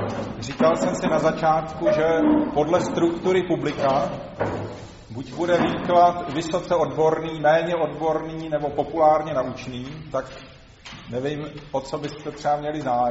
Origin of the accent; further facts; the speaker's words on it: Brno, South Moravian Region, Czechia; se to týkalo naší farnosti, odkud pocházím, Brno svatý Tomáš.